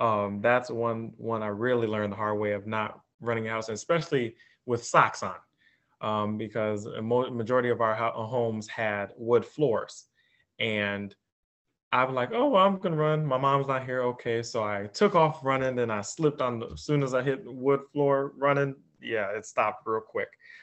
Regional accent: Kenosha, Wisconsin, United States; also born or lived in Racine; Well, first, I was born actually in Racine, Wisconsin, but my life, I've been raised here in Kenosha.

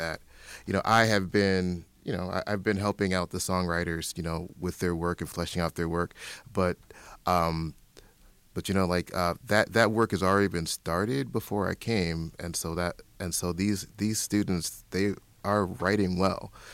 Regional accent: Illinois, United States; also born or lived in Erie, Pennsylvania; But I'm just from over the border. So, I was born in Erie, Pennsylvania, but then, you know, as a child, we moved, you know, to Illinois, and I went to the Gurney schools and Waukegan and Gurney schools

